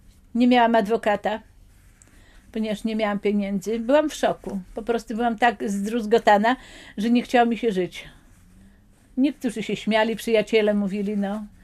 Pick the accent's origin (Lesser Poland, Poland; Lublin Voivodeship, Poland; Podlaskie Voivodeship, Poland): Podlaskie Voivodeship, Poland; Białystok; Ja jestem Białostoczanką, rodowitą Białostoczanką. Tutaj się urodziłam i tu jestem z tym miejscem bardzo związana i ja po prostu Białystok kocham.